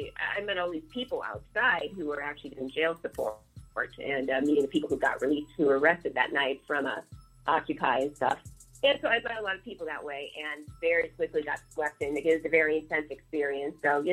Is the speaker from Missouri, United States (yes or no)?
yes; St. Louis, Missouri, United States; I'm from St. Louis. And, you know, so I'm in Chicago.